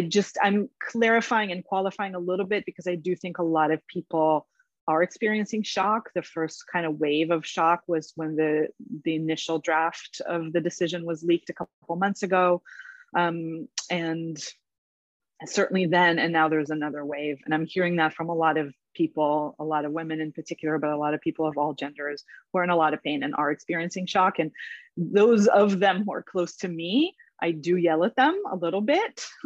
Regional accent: Israel; probably having to do with growing up in Israel and with all of the criticism that I have of the Israeli government and military

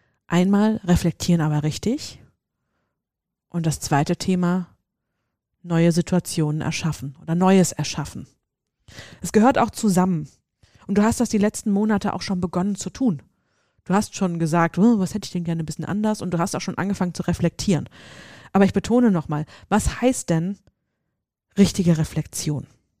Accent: Hesse, Germany; accent: Hessian; obwohl ich es eigentlich mit meinem hessischen Dialekt einfach nur spaßig gemeint habe.

